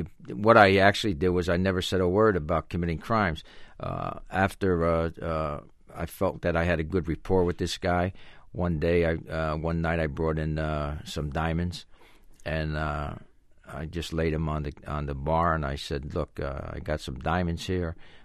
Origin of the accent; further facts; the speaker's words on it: Paterson, New Jersey, United States; I was an Italian, and I grew up in Paterson, New Jersey, and I grew up in a Italian neighborhood.